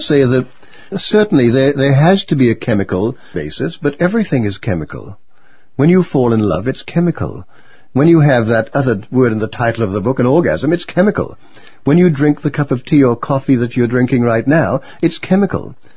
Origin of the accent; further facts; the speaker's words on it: Trinidad & Tobago; particularly growing up in Trinidad Tobago, being raised by Irish missionary Roman Catholic priests